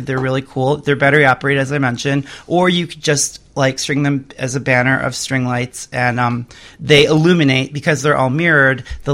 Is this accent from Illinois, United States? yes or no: yes; Chicago, Illinois, United States; I'm from Chicago originally.